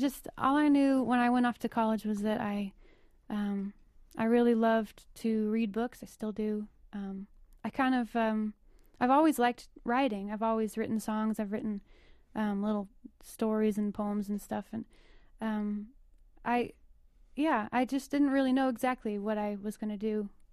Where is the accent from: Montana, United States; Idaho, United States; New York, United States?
Idaho, United States; I grew up in Idaho. I still consider Idaho to be kind of home, you know, with a capital H. My whole family's there and everything.